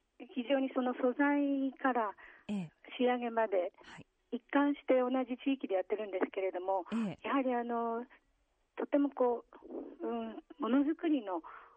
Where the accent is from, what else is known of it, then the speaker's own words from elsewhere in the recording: Date, Fukushima, Japan; 私がこちらの伊達市の出身ですので